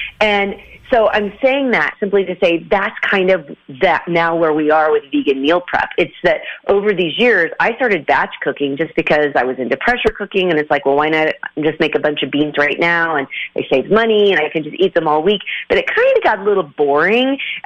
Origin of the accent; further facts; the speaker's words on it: Midwest, United States; I'm from the Midwest in the United States.